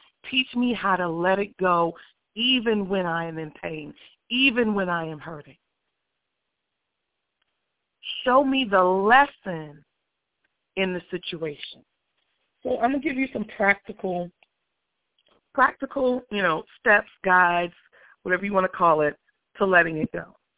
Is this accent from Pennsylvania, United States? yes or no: no; New York, United States; Growing up in New York, we are not necessarily the turn the other cheek type people.